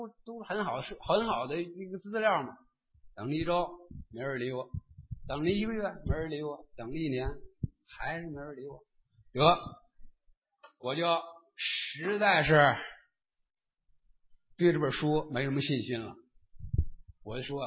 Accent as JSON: {"language": "Chinese", "region": "Beijing", "country": "China", "said": "大家知道我是从北京来的啊，我在六年前的时候呢，我在北京的时候"}